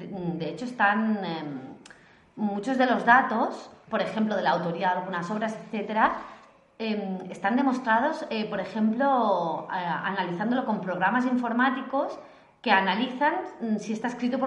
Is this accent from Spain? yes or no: yes; Catalonia, Spain; como buenos catalanes que celebramos